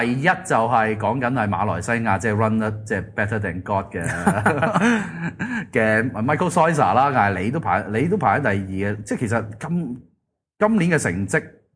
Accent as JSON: {"language": "Cantonese", "country": "Hong Kong", "said": "EPT 成绩就我哋香港人都好多人关注啦，因为直播有得睇喎"}